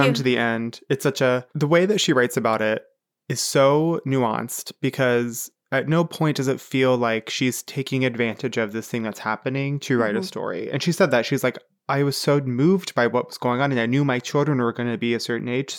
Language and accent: English; Cincinnati, Ohio, United States; I am born and raised and continue to live in Cincinnati.